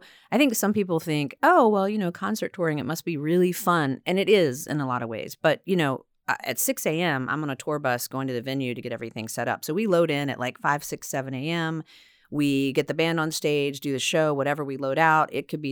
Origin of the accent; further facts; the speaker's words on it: North Carolina, United States; also born or lived in New York / Los Angeles; I grew up in North Carolina, lived in New York, then moved to LA. So I've just been kind of moving around a lot